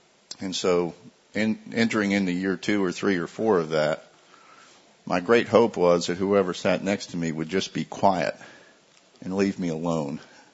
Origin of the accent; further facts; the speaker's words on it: Florida, United States; because I grew up in Florida, I knew all the stuff, the chemicals, the fertilizers.